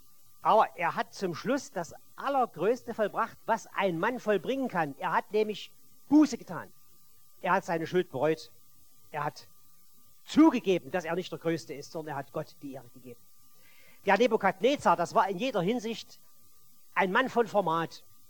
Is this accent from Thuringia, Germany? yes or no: no; Chemnitz, Saxony, Germany; vielleicht gefällt es euch da besser in Bezug auf meine Heimatstadt.